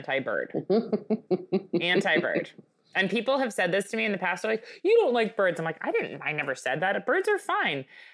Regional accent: Michigan, United States; now in Hyannis Port, United States; I grew up in Michigan. Now here I am in fucking Hyannisport.

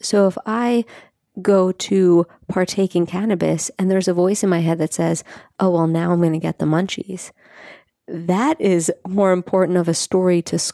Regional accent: Staten Island, New York, United States; I mean, I grew up in Staten Island, which I do not openly tell people

